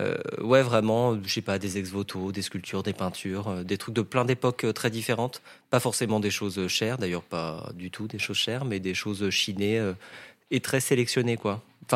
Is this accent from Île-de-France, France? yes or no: yes; L'Haÿ-les-Roses, Île-de-France, France; also born or lived in Paris; j'ai grandi en banlieue parisienne, à L'Haÿ-les-Roses, qui est une belle ville dans le Val-de-Marne. Dans le 9-4, j'ai passé toute mon enfance dans la même maison, un petit pavillon de banlieue. Voilà, je suis né à Paris, dans le 15e.